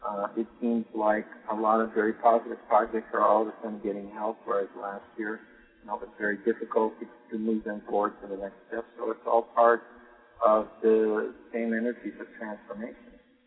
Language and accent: English; Chicago, Illinois, United States; born there; No, I'm in Illinois. When I come in, I stay with my father. This is my home in America. And I was born in Chicago.